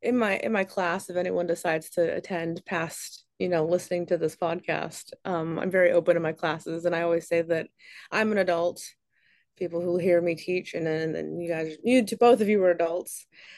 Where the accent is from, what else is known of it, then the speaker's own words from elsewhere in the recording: Southern US, United States; I grew up in the Bible Belt. I grew up a very traditional Southern home. I was raised a Southern Belle.